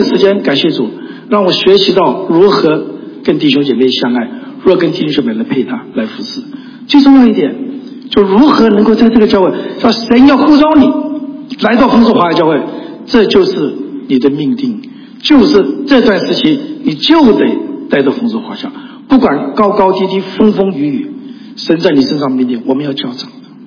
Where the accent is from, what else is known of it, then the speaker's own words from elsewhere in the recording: Taiwan; 我这个从台湾来的外省人，我父亲是广东人